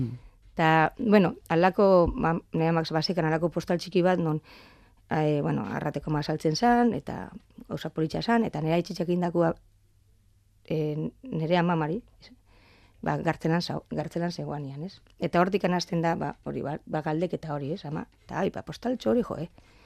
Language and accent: Basque; Eibar, Basque Country, Spain; nire herria be Eibar, ba bombardak eta jasan zuen ta ba herri txiki hori